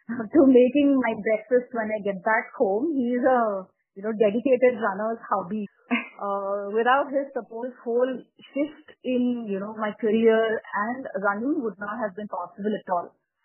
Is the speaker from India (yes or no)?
yes; Mumbai, Maharashtra, India; now in Bangalore, India; I'm from Mumbai, born and raised there. And life was pretty much in fifth gear until my husband and I moved with bad baggage and baby to Bangalore in 2013.